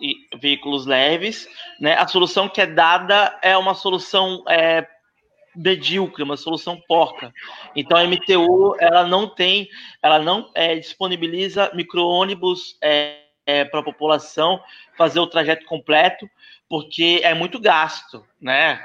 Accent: São Vicente, São Paulo, Brazil; also born or lived in Santos; eu sou do Maitá, sou do último bairro ali da área continental, o último bairro, né?

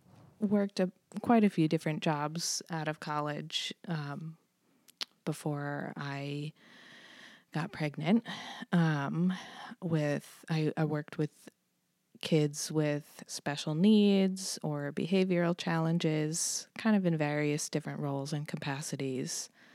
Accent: New Jersey, United States; No, I am from New Jersey.

